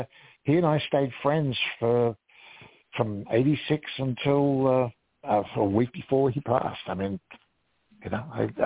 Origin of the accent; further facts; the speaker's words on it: Australia; I'm Australian and they were English.